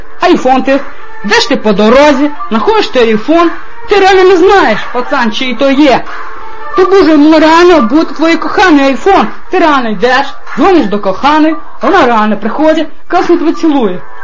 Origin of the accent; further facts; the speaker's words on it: Volosovo, Leningrad Oblast, Russia; я з Волосова